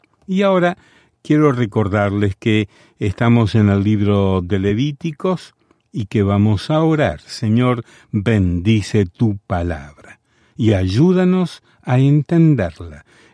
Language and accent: Spanish; Las Tunas, Cuba; Pero cuando empecé a escucharlos en mi radio, en mi pueblo, en Las Tunas, era algo fantástico.